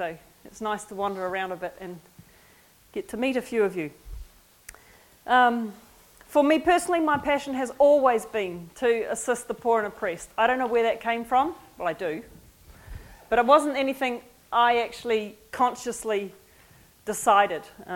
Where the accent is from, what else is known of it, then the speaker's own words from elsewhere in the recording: New Zealand; now in Cambodia; I'm a Kiwi and proud of it. I don't have the accent, you do. And I've been in Cambodia nearly 6 years now